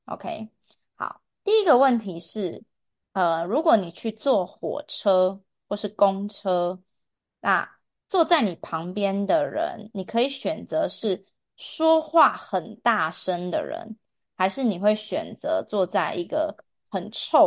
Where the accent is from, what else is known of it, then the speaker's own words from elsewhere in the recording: Taiwan; 我觉得可能因为我是台湾人，所以我已经习惯这样子的天气。